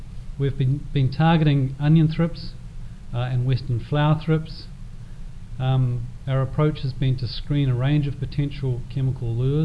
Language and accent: English; New Zealand; I'm from New Zealand. I've arrived here the long way around through Europe